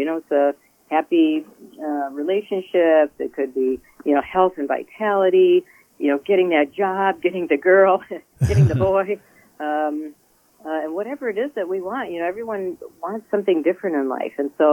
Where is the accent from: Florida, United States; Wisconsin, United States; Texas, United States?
Wisconsin, United States; Milwaukee; moved away as an adult; also born or lived in Chicago; I was raised in Milwaukee, and when I was 18, I moved to Chicago